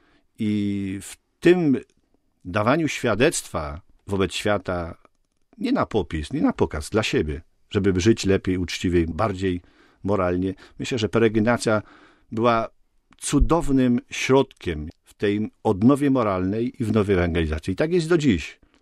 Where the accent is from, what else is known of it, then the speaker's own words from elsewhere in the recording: Słopnice, Lesser Poland, Poland; Ja osobiście, który pochodzę z diecezji tarnowskiej, z okolic Limanowej, Sanktuarium Matki Bożej Bolesnej, pamiętam, kiedy u nas, w mojej wsi Słopnice